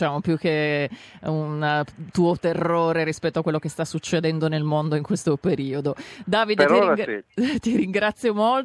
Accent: Turin, Piedmont, Italy; Io torinese ricordo benissimo

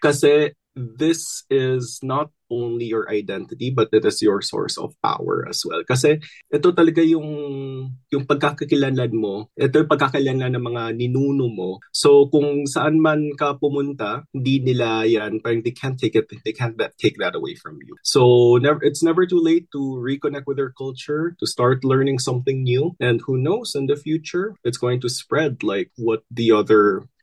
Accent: Manila, Metro Manila, Philippines; first language Tagalog; Ako nga bilang, ano, bilang Manileño, na take for granted ko rin, tinik for granted ko rin yung Tagalog. Tagalog is my native language. Tapos isa akong Chinoy, so Hokkien is also my ancestral language.

